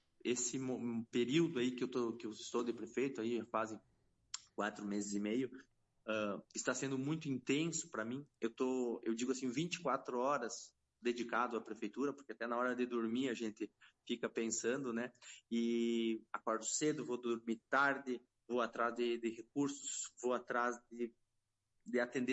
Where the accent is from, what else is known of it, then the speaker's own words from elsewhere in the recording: André da Rocha, Rio Grande do Sul, Brazil; Eu sou natural aqui de André da Rocha, sou médico veterinário, sou servidor público do município.